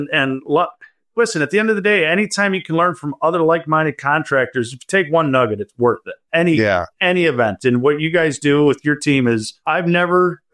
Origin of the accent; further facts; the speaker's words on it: Detroit, Michigan, United States; I am from Metro Detroit, so, you know, going to a couple Lions games or Tigers games aren't too bad either.